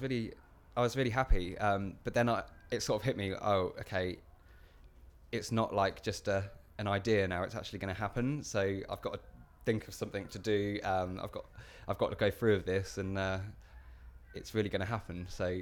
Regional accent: Reading, South East England, United Kingdom; I'm 25 years old and I'm from Reading in Berkshire.

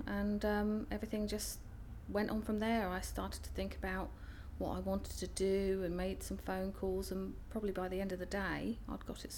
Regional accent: Woodford, United Kingdom; I'm 41 and I come from Woodford.

